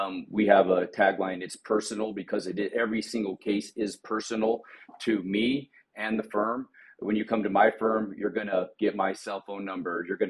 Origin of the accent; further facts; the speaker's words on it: St. George, Utah, United States; just a really tight family growing up in St. George, Utah. So yeah, we were down in the Dixie district of the Utah Power and Light division.